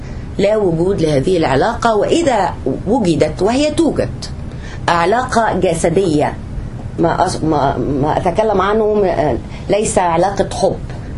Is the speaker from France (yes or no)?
no; Egypt; أنا كمصرية أرى أن التغير لن يحدث قريبا